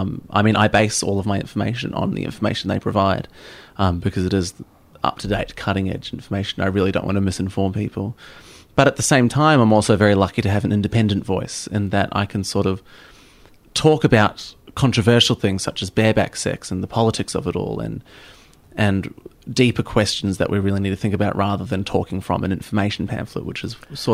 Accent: New Zealand; now in Melbourne, Australia; You can't tell people that I'm from New Zealand.

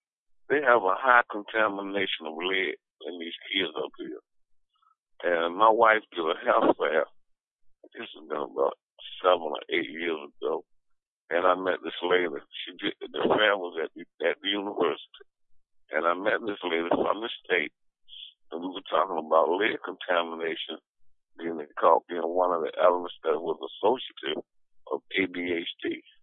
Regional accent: Norfolk, Virginia, United States; When they found out I came from Norfolk, Virginia, they were astonished

